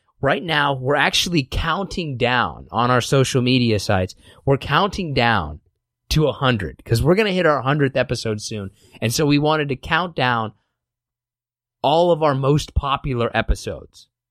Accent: Kansas, United States; I'm from Kansas.

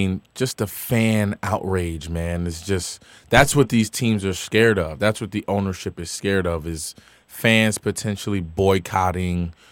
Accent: Patterson, United States; I'm from Patterson. It's all good.

